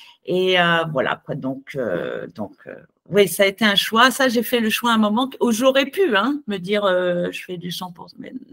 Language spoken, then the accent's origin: French; Auvergne-Rhône-Alpes, France; je viens de l'Ardèche, tu vois, je suis ardéchoise, le sens de la terre, je me sens venir de la terre, j'ai des racines vigneronnes, tu vois, il y a tout ma famille, le fief est toujours là